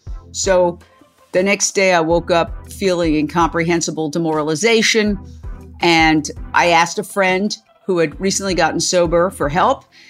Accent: New York City, New York, United States; Well, I grew up in Midtown Manhattan, directly across from Carnegie Hall, so you can't get more Midtown than that, 57th and 7th.

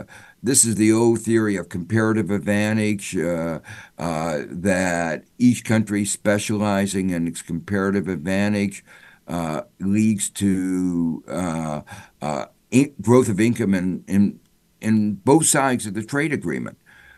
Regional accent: Gary, Indiana, United States; I come from Gary, Indiana, a steelmaking town

